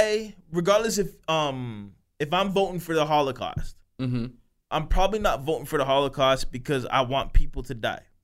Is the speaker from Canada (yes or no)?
yes; Canada; one of the blessings of being Canadian living in Canada is where you can be on different parts of that bird.